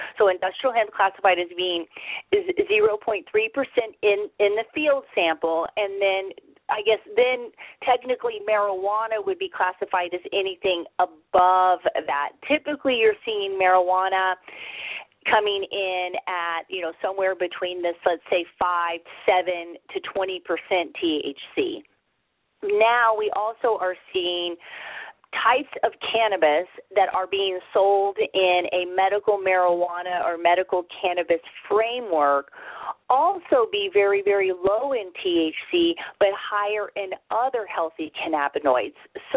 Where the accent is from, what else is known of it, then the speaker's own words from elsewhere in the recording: Missouri, United States; Yeah, so, you know, I'm from Missouri, as you said